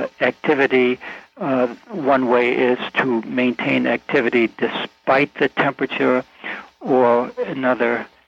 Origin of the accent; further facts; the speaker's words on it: Maine, United States; Well, growing up in Maine is, you know, to be close to nature all the time.